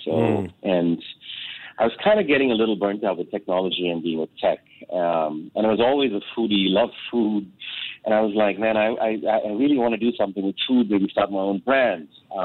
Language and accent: English; India; now in United States; Indians love all things spicy, and I remember as an Indian in the U.S., my go-to comfort food was always Mexican.